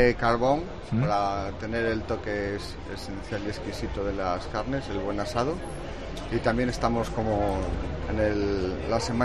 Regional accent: La Bañeza, Castile and León, Spain; Es que somos de La Bañeza.

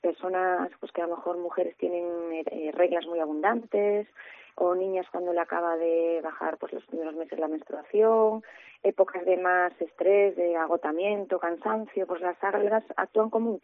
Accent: Galicia, Spain

